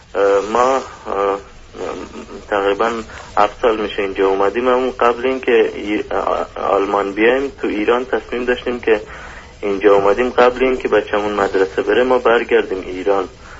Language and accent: Persian; Afghanistan; now in Germany; من مهاجر افغانم که تو آلمان زندگی میکنم، 7 سال تو آلمان زندگی میکنیم